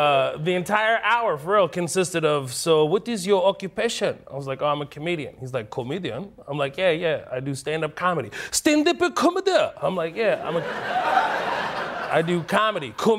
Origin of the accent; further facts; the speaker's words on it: Kuwait; now in Houston, United States; I was born in Kuwait. Right. I left Kuwait after the first Gulf War.